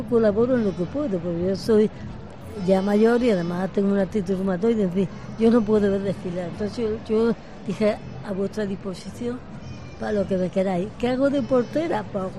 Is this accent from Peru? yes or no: no; Jaén, Andalusia, Spain; also born or lived in Granada; now in Murcia, Spain; Porque yo soy andaluz.